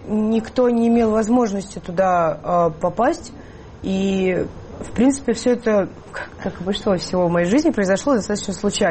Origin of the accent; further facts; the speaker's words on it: Russia; то есть коллектив белорусский, я из России, музыкант из Украины